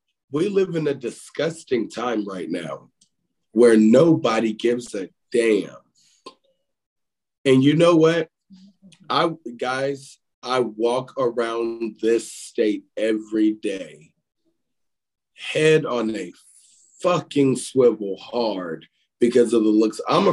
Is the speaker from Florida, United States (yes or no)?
no; Oakland, California, United States; because I grew up in Oakland, California, where all I saw was robbing, killing, stealing, prostituting, you name it.